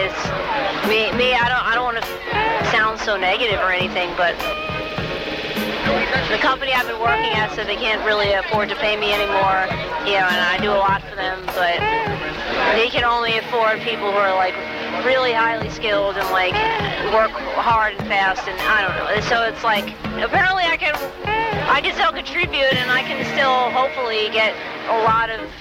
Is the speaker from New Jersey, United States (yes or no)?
yes; Cherry Hill, New Jersey, United States; born there; I was born in South Jersey, in the suburbs.